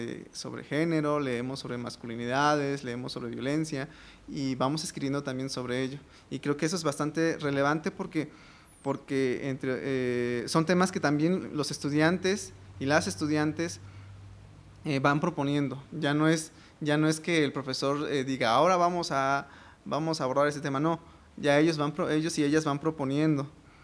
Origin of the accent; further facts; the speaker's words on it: Cuetzalan, Puebla, Mexico; yo soy de Cuetzalan y mi primer acercamiento con las masculinidades también ha sido a través del feminismo